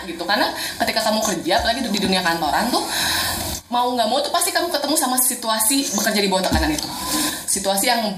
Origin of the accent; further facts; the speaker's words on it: Sumatra, Indonesia; Saya dulu di Sumatera, gede di Sumatera.